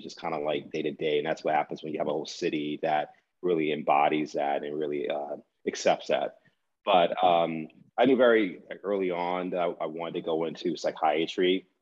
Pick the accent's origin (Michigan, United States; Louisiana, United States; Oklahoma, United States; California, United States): Louisiana, United States; New Orleans; I was born and raised in New Orleans